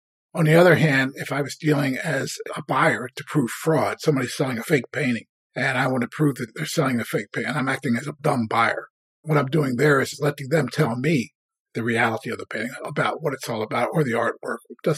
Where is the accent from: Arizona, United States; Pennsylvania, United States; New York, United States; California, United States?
Pennsylvania, United States; Philadelphia; And he was from Norway. I was from Philadelphia.